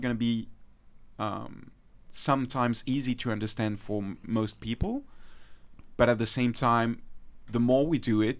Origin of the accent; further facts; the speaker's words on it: Réunion; first language French; English is a second language; But like Creole is like my deep roots, because it's only spoken in Reunion where I grew up.